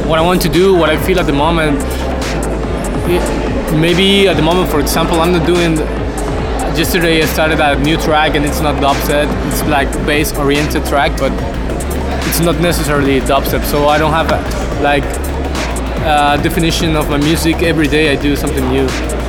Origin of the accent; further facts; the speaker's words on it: Caracas, Capital District, Venezuela; English is a second language; now in Barcelona, Spain; Venezuela, I come from Caracas, and it's a really chaotic place. Yeah, it's pretty dangerous, you know. It's really stressing to live there.